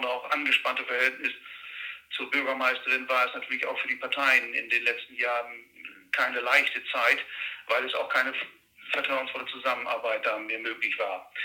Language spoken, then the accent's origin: German; Leer, Lower Saxony, Germany; ich bin 58 Jahre alt, verheiratet, Vater einer 20-jährigen Tochter, geboren in Leer, aufgewachsen in Heißfelde